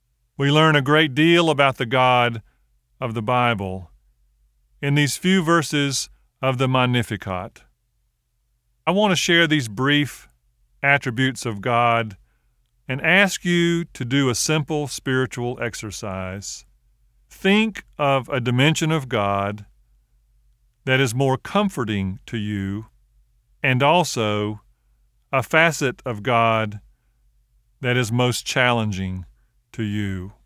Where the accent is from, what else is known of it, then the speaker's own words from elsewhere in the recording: Georgia, United States; As I grew up in South Georgia, our family had a wonderful gathering on Christmas Eve.